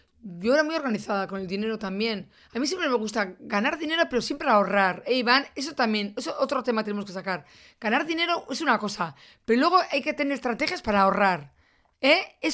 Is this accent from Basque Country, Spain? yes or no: yes; San Sebastián, Basque Country, Spain; yo me acuerdo de pequeña, andaba por San Sebastián